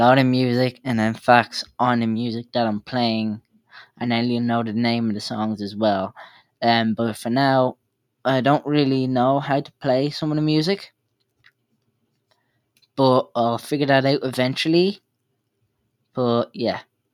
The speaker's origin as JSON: {"language": "English", "country": "Ireland", "said": "since I'm from Ireland myself."}